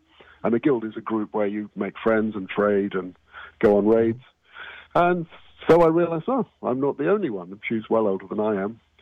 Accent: South West England, United Kingdom; also born or lived in London; now in California, United States; I'm originally from England, the west of England. I was born in London. I now live in California. And I love it here. I'm an American citizen. I just kept the accent.

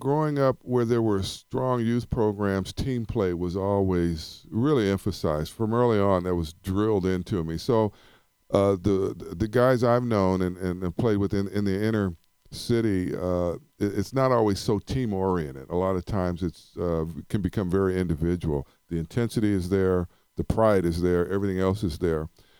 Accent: Ventura, California, United States; I grew up in Ventura, California, which had great youth sports programs.

